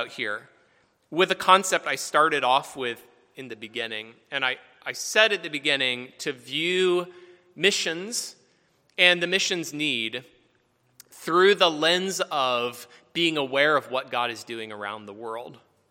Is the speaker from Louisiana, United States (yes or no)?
no; South Carolina, United States; also born or lived in Philippines; Grew up in South Carolina and lived in the Philippines, so haven't gotten a lot of snow driving in.